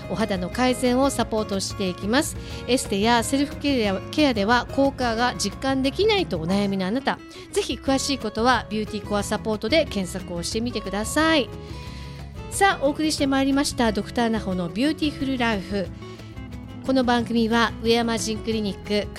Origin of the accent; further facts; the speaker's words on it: Amami Oshima, Kagoshima, Japan; 私奄美大島の出身なので、